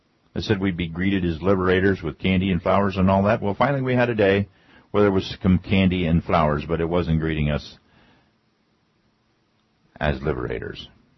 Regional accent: Ohio, United States; Yeah, you know, I'm a former Midwesterner. So.

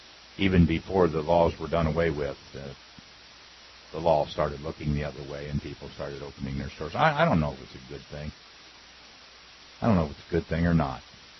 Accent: Ohio, United States; I was born and raised in Ohio, and I remember when I was a kid, early on, that a lot of the old blue laws were still in effect

